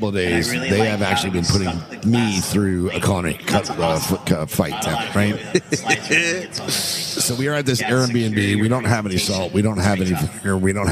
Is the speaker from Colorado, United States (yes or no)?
no; Miami, Florida, United States; I just wanted to make sure because, you know, we're from Miami, so if you say cocina, we say pig.